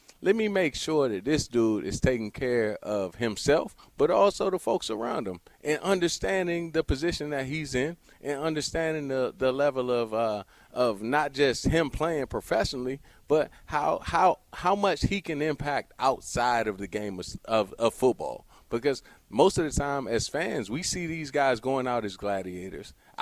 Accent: Largo, Maryland, United States; You talked about PG County. I'm from Largo High School.

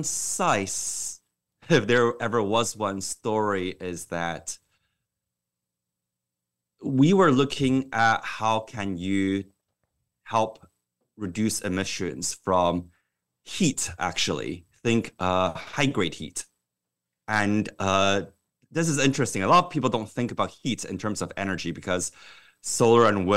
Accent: Taiwan; also born or lived in Scotland / South Korea; now in United States; I've been in the U.S. 20 years, but the first half of my life I spent overseas. I was born in Taiwan, grew up there, and in Scotland, and also in Korea.

